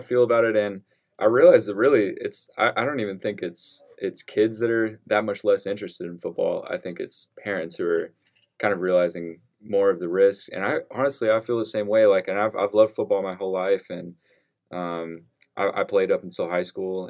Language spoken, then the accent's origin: English; Texas, United States; I grew up in Central Texas, and, like, all my friends play football